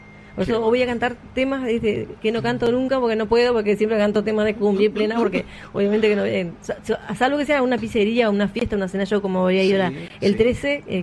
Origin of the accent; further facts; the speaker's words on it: Salto, Uruguay; Yo soy de Salto Nuevo, sí. O sea. Soy de Cien Manzanas, mira. Yo crecí en Cien Manzanas, pero después me fui para otros barrios, para Salto Nuevo, y ahora, bueno, estoy ahora en Quiroga, digo, en barrio Quiroga, sí.